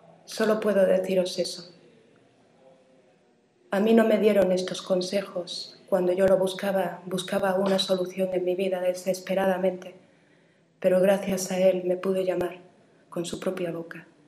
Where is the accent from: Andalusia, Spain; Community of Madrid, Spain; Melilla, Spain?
Melilla, Spain; born there; now in Barcelona, Spain; vivo en Barcelona, nací en Melilla. Llevo como 20 años viviendo aquí en Barcelona.